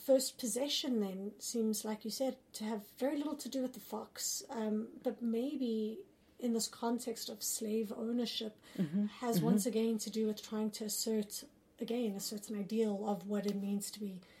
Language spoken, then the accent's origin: English; South Africa; now in Canada; I'm from South Africa, and I know that colonial histories, you know, living in Canada now, they come up constantly